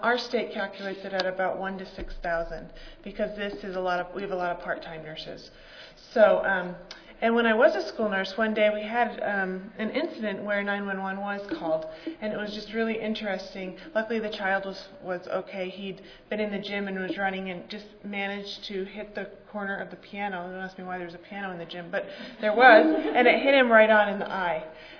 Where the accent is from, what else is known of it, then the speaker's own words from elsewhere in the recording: New Hampshire, United States; I grew up in New Hampshire, though. So if you look in your little ruler, New Hampshire's at the top, Utah's at the bottom.